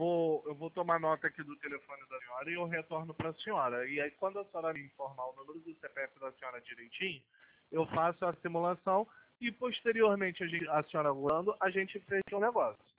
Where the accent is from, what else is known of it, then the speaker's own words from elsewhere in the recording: Rio de Janeiro, Brazil; eu sou aqui do Rio de Janeiro.